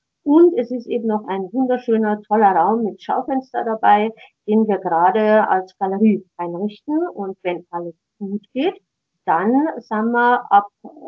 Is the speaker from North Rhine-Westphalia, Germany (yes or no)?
no; Landshut, Bavaria, Germany; born there; meine Geschwister sind in Landshut, ich bin ja gebürtige Landshuterin